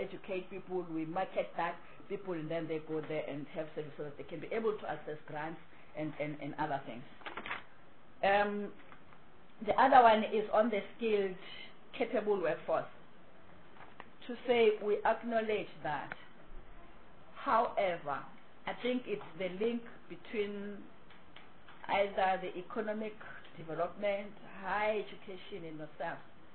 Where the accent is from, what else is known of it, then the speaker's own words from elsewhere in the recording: Gauteng, South Africa; As Honorable Rancho indicated that you are from provinces, I'm from Gauteng.